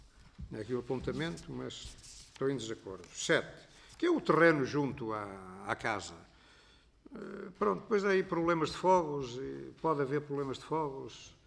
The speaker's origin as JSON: {"language": "Portuguese", "town": "Vouzela", "region": "Viseu", "country": "Portugal", "said": "eu sou de Vouzela."}